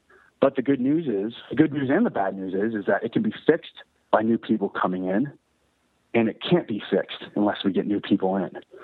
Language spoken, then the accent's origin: English; Texas, United States; You know, we're both kids from the Metroplex.